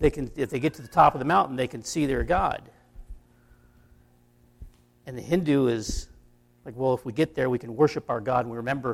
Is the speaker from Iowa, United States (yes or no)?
yes; Iowa, United States; No, I was from Iowa.